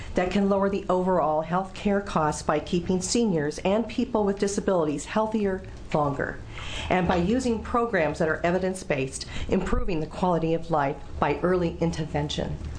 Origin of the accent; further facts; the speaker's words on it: Salem, Oregon, United States; For the record … I am from Salem.